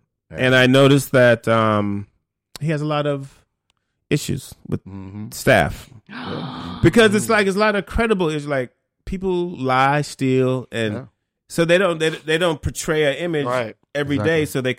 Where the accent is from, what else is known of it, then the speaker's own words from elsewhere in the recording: Jamaica; I love to dance. Well, I'm Jamaican.